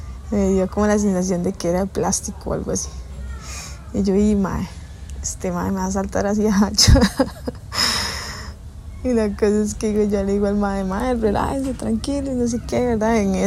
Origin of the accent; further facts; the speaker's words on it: Pavas, San José, Costa Rica; lo que ustedes tienen que saber es que yo soy de Pavas